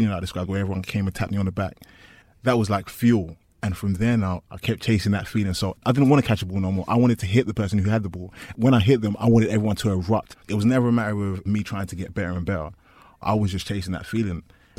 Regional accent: East London, London, United Kingdom; I'm from East London. I've seen American football.

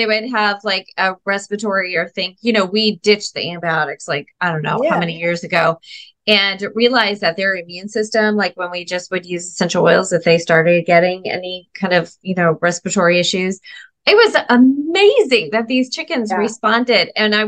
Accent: St. Louis, Missouri, United States; I grew up in St. Louis, so I get the Midwest

